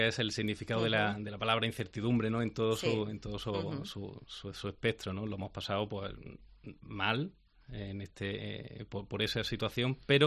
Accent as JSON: {"language": "Spanish", "town": "Huétor-Tájar", "region": "Andalusia", "country": "Spain", "said": "somos de allí, de Huetortájar."}